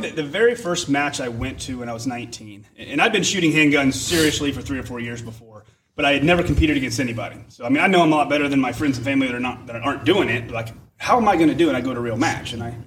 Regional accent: Ohio, United States; I grew up in Ohio on a farm, and I was just shooting and hunting since I was a real little boy.

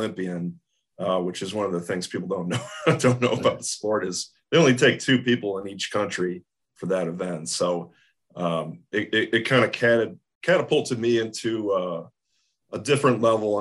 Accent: Rochester Hills, Michigan, United States; So growing up in Rochester Hills, and it's just a great community.

